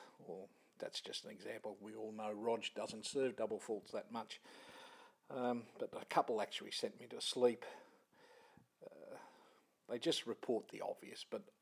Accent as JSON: {"language": "English", "country": "Australia", "said": "I mean, being an Aussie, we hold it right up there with the Grand Slams."}